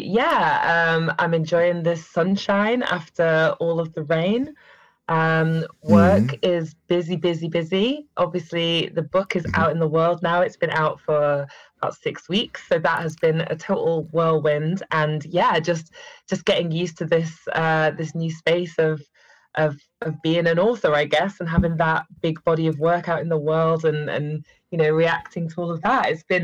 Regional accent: Manchester, North West England, United Kingdom; now in London, United Kingdom; she's always fuming about my London twangs in my accent. But I still very much see myself as a hardcore Mancunian. I've been in London nearly a decade now

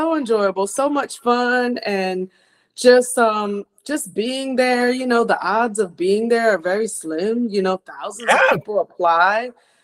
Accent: New Jersey, United States; So I'm born and raised in South Jersey, right outside of Philadelphia.

